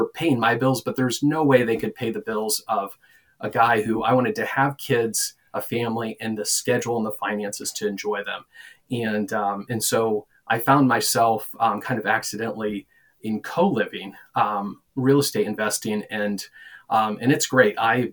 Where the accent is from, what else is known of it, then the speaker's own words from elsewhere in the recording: Iowa, United States; now in Estes Park, United States; I grew up in Iowa, and kind of everybody dreams of retiring to Estes Park, which is, my parents did that.